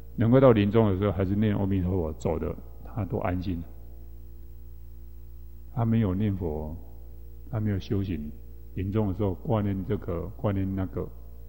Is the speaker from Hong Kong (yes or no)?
no; Taiwan; accent: Taiwanese; 到最后老的时候，我们台湾话叫做老狗困